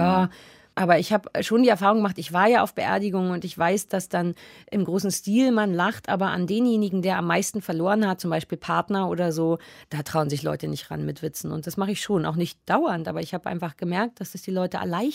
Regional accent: Berlin, Germany; born there; Ja, als gebürtige Berlinerin, sowas kennen wir nicht.

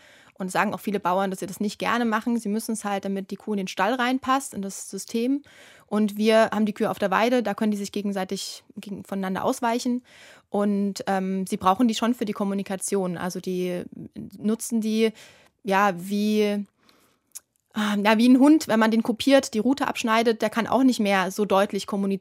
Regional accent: Saxony, Germany; Ja, ich komme ja aus Sachsen und bin da schon ländlich aufgewachsen, aber halt ziemlich normal.

